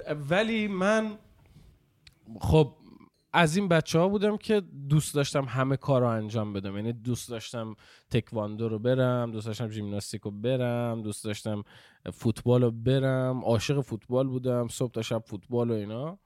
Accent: Bushehr, Iran; born there; من توی دواس به دنیا اومدم تو بوشهر، بعد دواس بعد رفتیم یه جد.

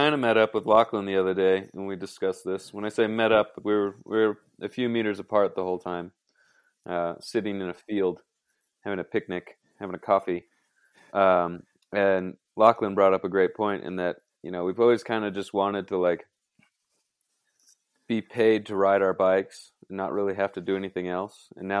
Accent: Golden, Colorado, United States; I'm from Golden, Colorado. It's world famous because it's where Coors beer is brewed.

